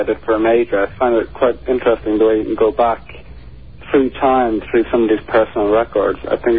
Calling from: London, United Kingdom

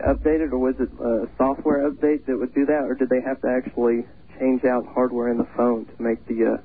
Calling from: Alabama, United States

